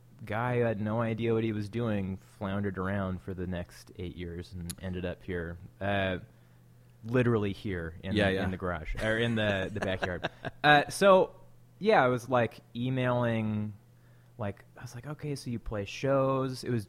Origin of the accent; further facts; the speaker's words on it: Moscow, Idaho, United States; which is just a little ways north of where I grew up in Moscow.